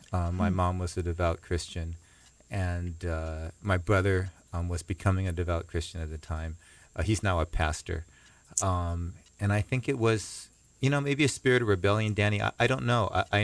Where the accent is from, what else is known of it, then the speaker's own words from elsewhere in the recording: Los Angeles, California, United States; now in Hawaii, United States; I was born and raised in L.A., and I went to high school in the West Side next to UCLA at University High School.